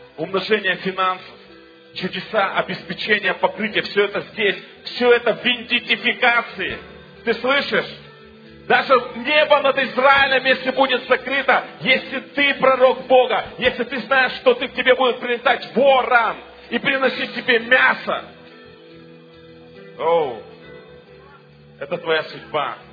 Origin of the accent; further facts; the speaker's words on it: Ural, Russia; Вы знаете, то, откуда мы приехали, это с Урала.